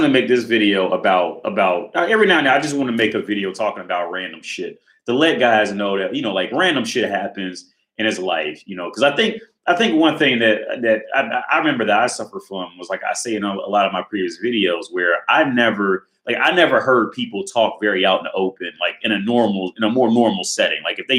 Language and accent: English; Ohio, United States; Now I'm from Ohio, right?